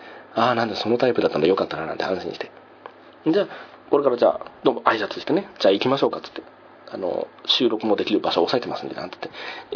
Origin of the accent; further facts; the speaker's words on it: Tohoku, Japan; そもそもは僕は東北の人間なんで、東北の人間なんで他県に行くって言ったら